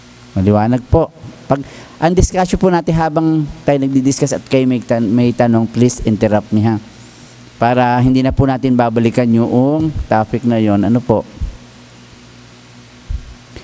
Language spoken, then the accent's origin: Tagalog; San Pablo, Laguna, Philippines; ang pagsisilbihan ko naman ay probinsya ng aking ama, which is Laguna. I'm from San Pablo City.